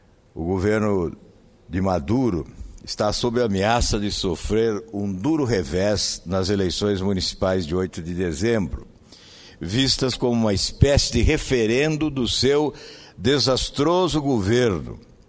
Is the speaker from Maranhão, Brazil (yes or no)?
no; São Paulo, Brazil; born there; now in Paraná, Brazil; também sou paulista, emprestado ao Paraná, tenho o Paraná como terra adotiva, mas nasci no estado de São Paulo.